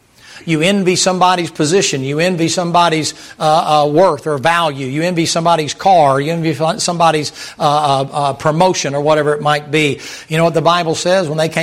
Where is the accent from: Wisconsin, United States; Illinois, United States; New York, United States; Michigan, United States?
New York, United States; No, I was raised in Long Island.